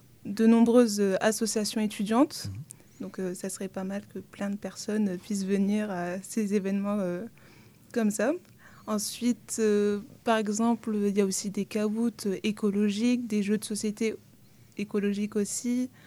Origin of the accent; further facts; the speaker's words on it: Lille, Hauts-de-France, France; now in Tours, France; Je viens même pas de Tours. Okay. Même pas de la région.